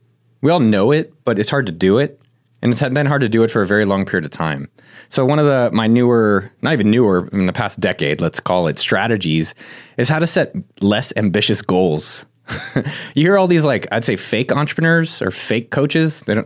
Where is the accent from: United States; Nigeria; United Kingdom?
United States; California; I come from Silicon Valley. My stepfather's a software engineer. My father came to this country, didn't speak English.